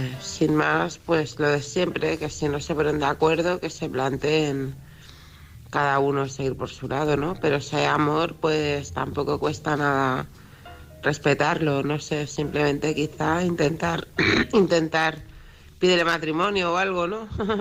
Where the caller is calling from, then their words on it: Barcelona, Catalonia, Spain; de Barcelona